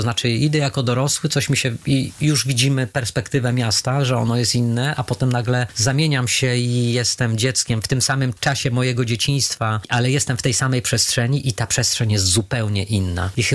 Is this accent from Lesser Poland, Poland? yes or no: yes; Kraków, Lesser Poland, Poland; Pewnie o Krakowie, bo jednak większość czasu spędziłem w Krakowie. Urodziłem się w małej miejscowości na ziemi wielkopolskiej